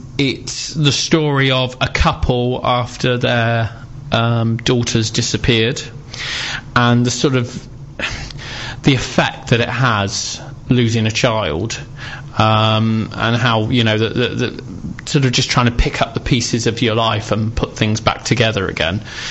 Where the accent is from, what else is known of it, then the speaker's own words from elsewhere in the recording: Brentwood, East of England, United Kingdom; I'm from Brentwood, so I'm bringing it to Brentwood.